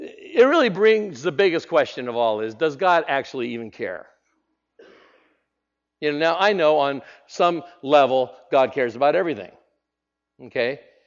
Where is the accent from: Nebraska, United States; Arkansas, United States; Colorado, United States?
Nebraska, United States; I mean, I grew up in Nebraska. We have a little thing there called the Cornhuskers, Big Red.